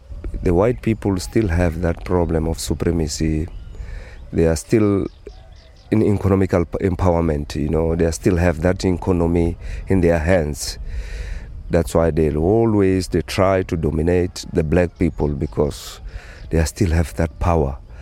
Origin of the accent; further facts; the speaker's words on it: Johannesburg, Gauteng, South Africa; English is a second language; also born or lived in Sabi; I born here in Sabi, but I grew up in South Africa. I left the country in the early 80s. I went to South Africa just because of civil war. I was so young, my grandmother's got a home there in Johannesburg. I spent my 11 years in South Africa.